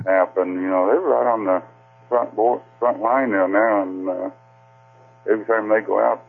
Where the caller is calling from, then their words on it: Kansas City, United States; from Kansas City.